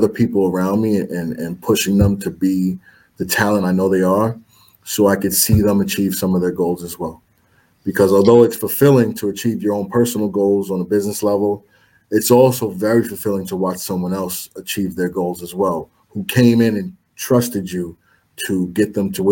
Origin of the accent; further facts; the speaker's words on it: New York City, New York, United States; Born and raised in New York City, man. It's a gritty town.